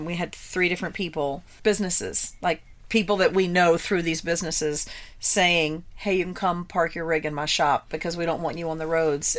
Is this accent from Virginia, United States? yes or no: yes; Virginia, United States; We're from Virginia. They're from North Carolina. But we meet in Indiana, right?